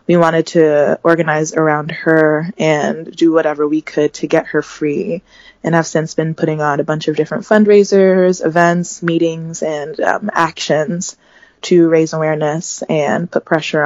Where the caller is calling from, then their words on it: Columbus, Ohio, United States; I'm calling from Columbus, Ohio